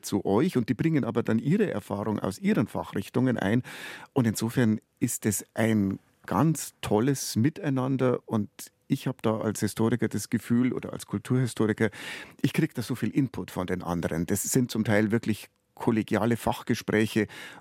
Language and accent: German; Siegertsbrunn, Bavaria, Germany; Ich bin aufgewachsen in Siegertsbrunn, in einem Wallfahrtsort mit einer Wallfahrtskirche. Ich war dort Ministrant.